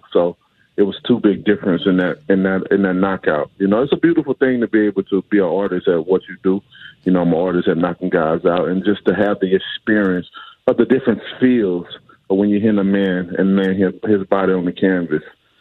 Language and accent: English; Tuscaloosa, Alabama, United States; Well, where I came from, it was all about football. Basketball. I'm from Tuscaloosa, Alabama. So, you know, as a child, that's all we saw.